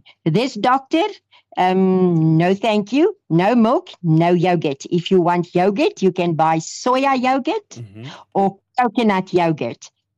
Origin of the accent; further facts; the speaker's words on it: South Africa; I know, I'm also South African.